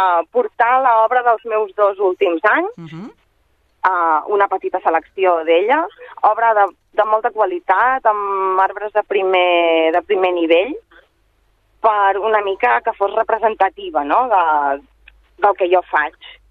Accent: Sabadell, Catalonia, Spain; jo soc sabadellenca i sempre he volgut poder compartir la meva obra amb la meva ciutat, no?, la ciutat que m'ha vist néixer, que m'ha vist créixer

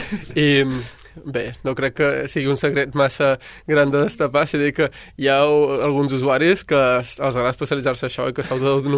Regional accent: Sabadell, Catalonia, Spain; De les persones més actives, diria 5 o 6, som de Sabadell.

